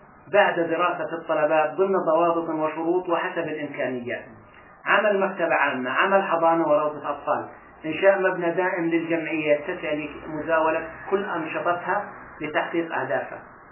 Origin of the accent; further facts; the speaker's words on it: Palestine; كرت التموين أصبح يعني تصنيف إلي إني أنا أصلي من فلسطين.